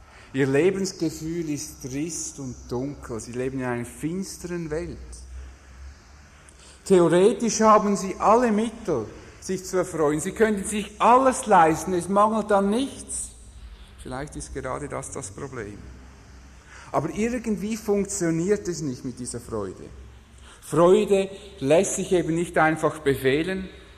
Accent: Switzerland; Wir erleben das als Schweizer immer so bei uns in den eigenen vier Wänden

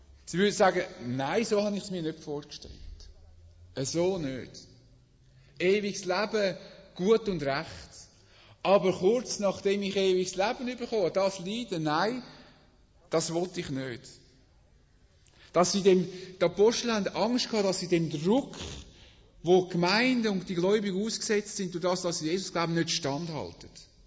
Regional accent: Switzerland; Bei uns in der Schweiz sind wir ja noch sehr frei.

